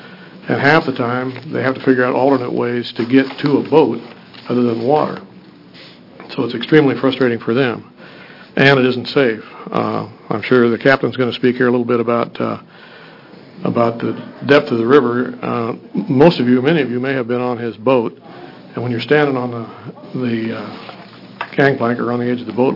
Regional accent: Independence, United States; I was born and raised in Independence. I remember as a kid playing along the river and seeing large boats, tugboats, log rafts, and the Corps of Engineers dredging machine in the river.

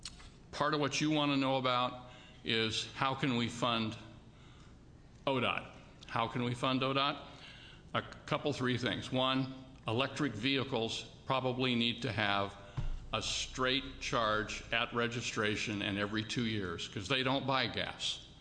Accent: Pacific City, Oregon, United States; I'm from Pacific City.

